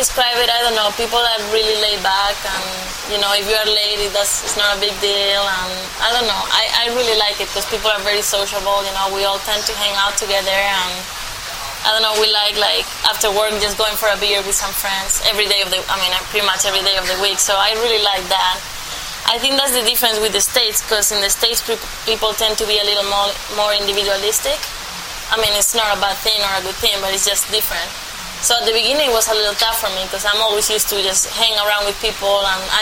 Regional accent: San Pedro de Alcántara, Andalusia, Spain; I'm from Spain, and well, in a little town all the way south. It's called San Pedro de Alcántara.

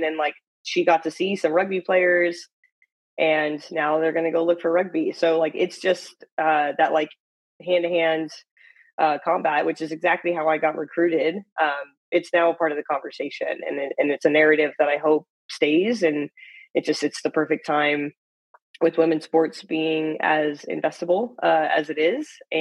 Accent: United States; which is so silly to say as an American

